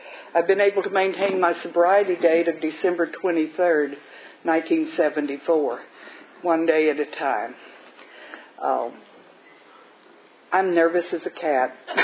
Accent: Texas, United States; born there; I was born in South Texas. My mother was Southern Baptist, very devoted, very caring, devoted mother.

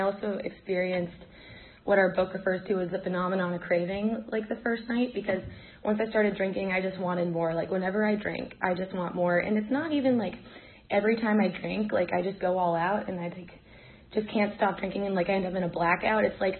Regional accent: Falls Church, Virginia, United States; Yeah, I grew up in Falls Church, Virginia, and to a really nice family.

